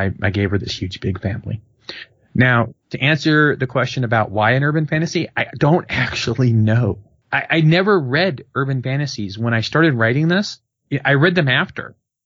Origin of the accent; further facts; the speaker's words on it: Chicago, Illinois, United States; She's from Chicago. I'm from Chicago. I'm Irish Catholic, though I've gotten over it.